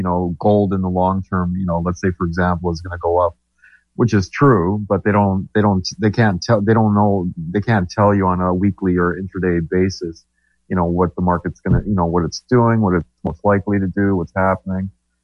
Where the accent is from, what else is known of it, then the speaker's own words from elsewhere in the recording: Toronto, Ontario, Canada; What's my hometown doing now?